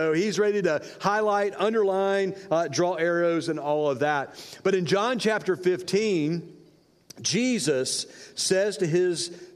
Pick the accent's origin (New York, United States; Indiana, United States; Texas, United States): Indiana, United States; So, hey, listen, one thing, I grew up in Indiana. One thing I totally miss from living in Indiana, and maybe the only thing I miss from living in Indiana, is that rich dirt that we always had.